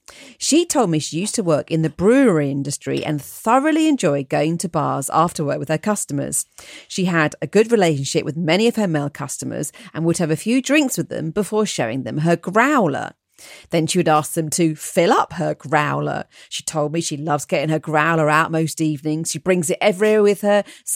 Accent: England, United Kingdom; now in Buffalo, United States; moving to America, Buffalo, New York, or Buffaloni, as my wife and I call it, my small talk game has improved tenfold. Being English, I'm something of an oddity.

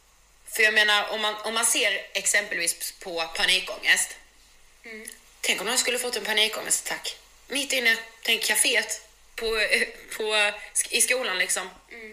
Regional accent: Karlshamn, Blekinge, Sweden; now in Stockholm, Sweden; Ja, jag kommer från Blekinge och en liten stad som heter Karlshamn.

